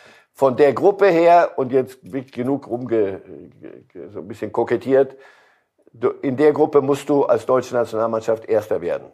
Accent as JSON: {"language": "German", "country": "Switzerland", "said": "als Schweizer Staatsbürger kann ich Ihnen sagen"}